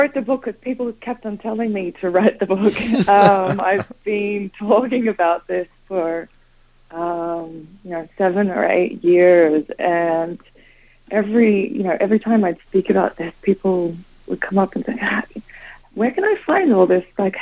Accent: Brisbane, Queensland, Australia; Yeah, I'm from Brisbane, Queensland.

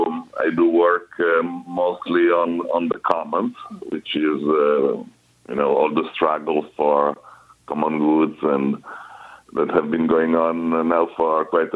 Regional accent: Turin, Piedmont, Italy; moved away as an adult; I'm actually Italian. I was born in Torino, which is an industrial town in the northwest, mm-hmm. back in 1961, and I grew up there until age 22 when I graduated from law school at the University of Torino.

